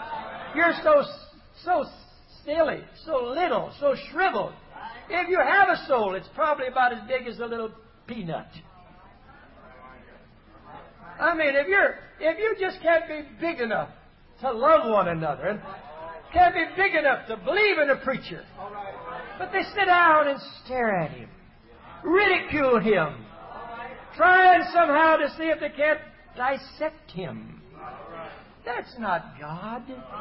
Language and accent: English; United States; born there; But I was born in America.